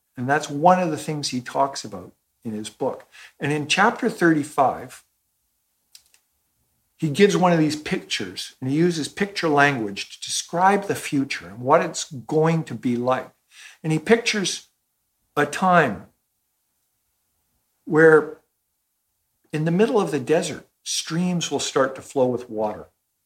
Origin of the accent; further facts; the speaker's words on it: Vancouver, British Columbia, Canada; When I was a kid, I grew up in Vancouver